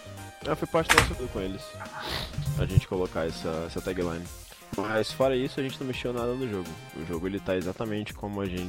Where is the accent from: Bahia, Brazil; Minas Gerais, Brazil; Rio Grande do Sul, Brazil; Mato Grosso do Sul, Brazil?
Bahia, Brazil; Salvador; É, eu sou baiano de Salvador.